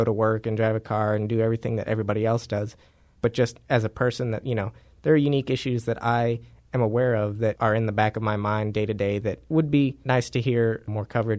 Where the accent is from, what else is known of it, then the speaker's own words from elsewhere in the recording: St. Louis, Missouri, United States; I'm born and raised in St. Louis.